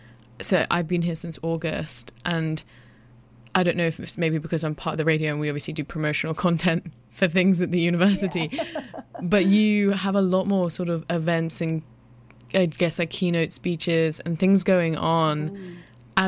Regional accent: England, United Kingdom; I'm from England

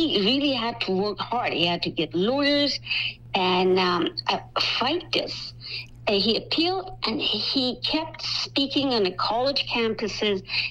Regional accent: Iran; English is a second language; I myself, as a kid, I grew up in Iran.

